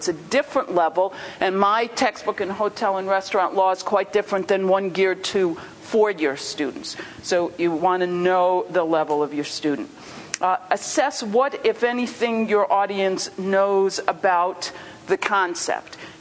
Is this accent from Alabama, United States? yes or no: no; Rochester, New York, United States; I'm from Rochester, New York. I teach in the law field.